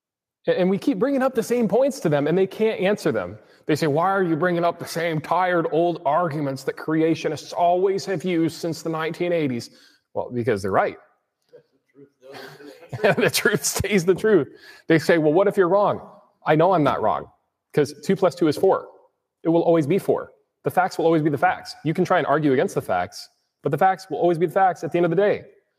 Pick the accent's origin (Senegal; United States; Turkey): United States; Grand Rapids, Michigan; This is my family. We are from Grand Rapids, Michigan.